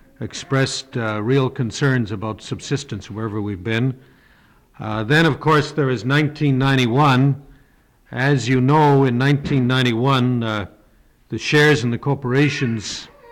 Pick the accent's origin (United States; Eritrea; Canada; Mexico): Canada; I am from Canada, and I spent about 20 years in Canada studying land claims